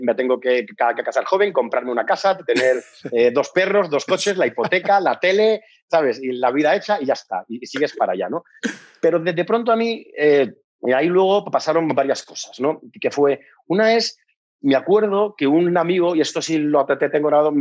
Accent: Spain; moved away as an adult; now in Mexico; Soy español, pero llevo 10 años emprendiendo en México ya.

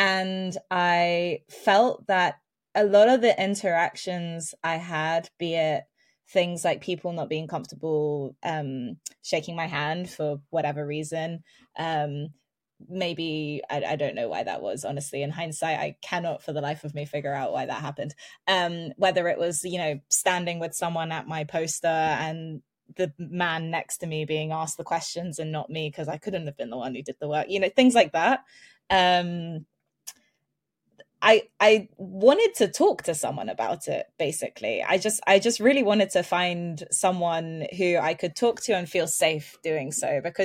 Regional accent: London, United Kingdom; I'm a British citizen. I'm born and raised in London.

